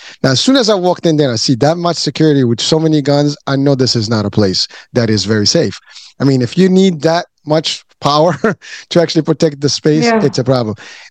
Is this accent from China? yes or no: no; Morocco; I'm Muslim, so you know, and I come from Morocco.